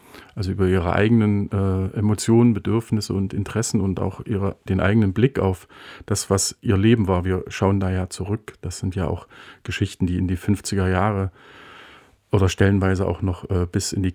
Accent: Saxony-Anhalt, Germany; Also ich bin selber im Mansfelder Land groß geworden, habe sogar den Beruf des Bergmanns gelernt.

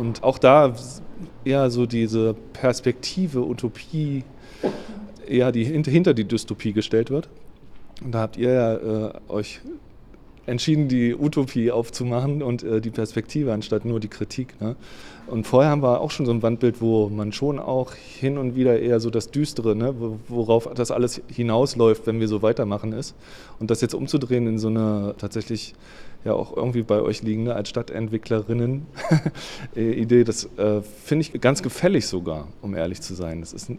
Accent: East Germany, Germany; now in Hamburg, Germany; ich bin in der DDR aufgewachsen.

